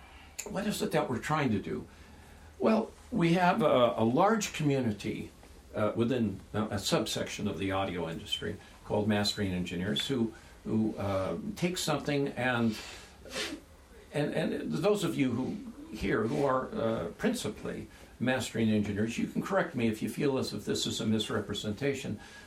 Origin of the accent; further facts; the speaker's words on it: Los Angeles, California, United States; I was born and raised in Los Angeles.